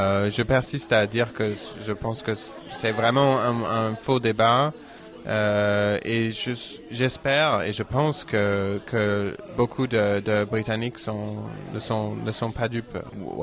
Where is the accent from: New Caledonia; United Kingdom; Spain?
United Kingdom; now in Paris, France; Oui, je viens de Grande-Bretagne et je fais mes études ici à Paris.